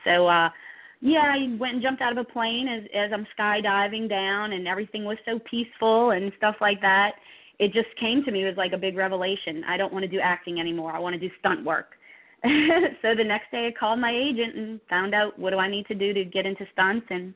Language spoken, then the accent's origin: English; New Orleans, Louisiana, United States; I'm originally from New Orleans.